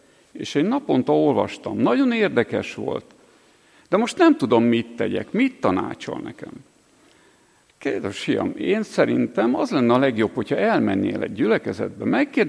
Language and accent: Hungarian; Monor, Pest, Hungary; Monorról vagyok én is, és monori ez a tanár is.